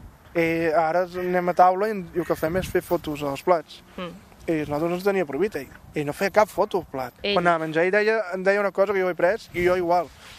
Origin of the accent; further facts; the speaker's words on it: Vic, Catalonia, Spain; Jo vinc al mig de Vic.